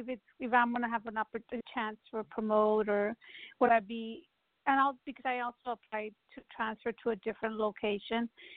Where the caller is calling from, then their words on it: Texas, United States; I'm calling from Texas.